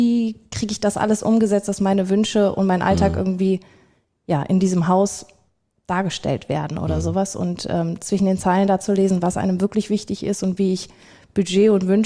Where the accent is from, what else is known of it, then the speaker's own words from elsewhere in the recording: Viersen, North Rhine-Westphalia, Germany; war bei mir in der Region, ich komme aus Viersen.